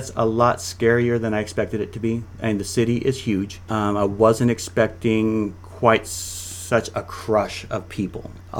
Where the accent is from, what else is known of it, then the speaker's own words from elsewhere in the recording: Hawaii, United States; You know, I came from Hawaii, where it's not cold.